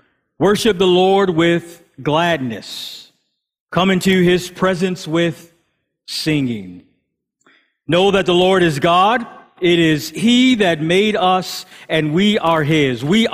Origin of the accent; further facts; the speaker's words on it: Buffalo, New York, United States; And now, yeah, I grew up in Buffalo, New York. I grew up in the city. I didn't go camping much.